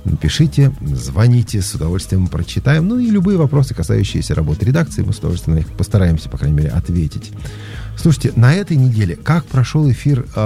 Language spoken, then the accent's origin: Russian; Saint Petersburg, Russia; born there; я не был питерцем, но я родился в Санкт-Петербурге, в Ленинграде тогда еще. У нас родственники жили и живут в Питере.